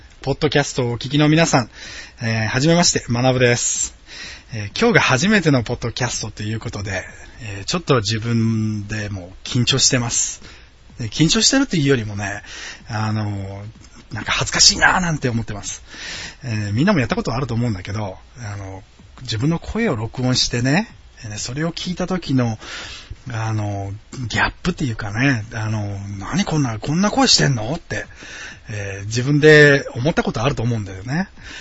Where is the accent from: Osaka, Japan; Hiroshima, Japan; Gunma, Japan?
Osaka, Japan; accent: Osaka dialect; moved away as an adult; now in United States; 大阪出身、大阪生まれの大阪出身です。みんなからね、大阪弁出ないねってよく言われるんですよ。最初はね、大阪弁出さないように気をつけてたんですが、でもね、アメリカに来ても13年、4年になるんで